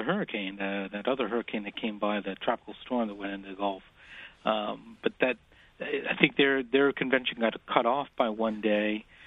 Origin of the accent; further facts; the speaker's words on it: Chile; folks like myself that are from South America. I'm from Chile originally.